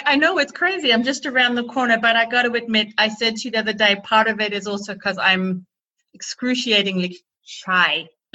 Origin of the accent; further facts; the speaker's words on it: Melbourne, Victoria, Australia; now in Germany; I'm an Aussie. A Melbourne girl, and my life took a whole new direction when one Friday night I bumped into my now husband, Andy, who's a Niederbayer. Stars collided, we fell in love, and life changed. And then I moved.